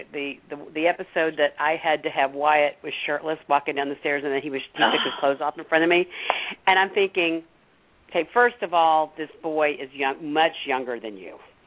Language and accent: English; Jacksonville, Florida, United States; Angela and I are from the same hometown. We're both from Jacksonville, Florida.